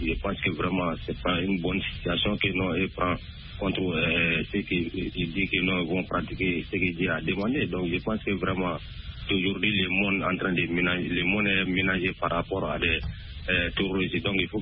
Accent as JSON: {"language": "French", "town": "Sonikeni", "region": "Koulikoro", "country": "Mali", "tie": "born or raised there", "said": "Je vous appelle toujours dans mon village natal, à Sonikeni."}